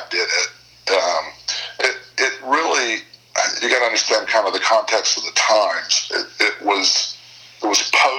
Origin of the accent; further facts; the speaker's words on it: Shreveport, Louisiana, United States; moved away as an adult; now in Nashville, United States; I went to LSU in Shreveport, my hometown